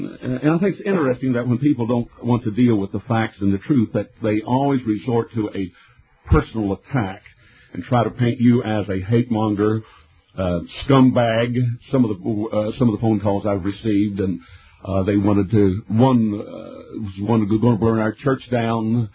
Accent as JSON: {"language": "English", "country": "United States", "said": "I am an American. Thank God for the freedom we have there."}